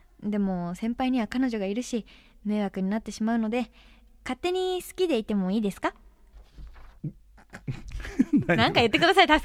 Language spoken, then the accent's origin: Japanese; Saitama, Japan; 埼玉県ですね、うん、ぜひぜひ私の地元なので